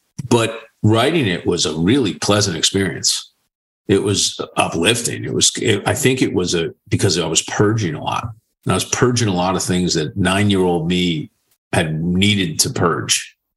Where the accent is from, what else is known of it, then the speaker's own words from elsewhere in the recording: Boston, Massachusetts, United States; So I grew up in Boston.